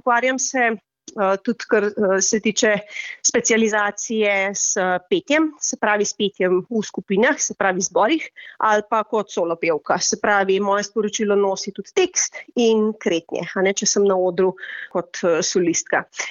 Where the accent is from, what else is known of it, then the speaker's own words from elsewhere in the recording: Kranj, Upper Carniola, Slovenia; moved away as an adult; now in Finland; Po rodu sem Kranjčanka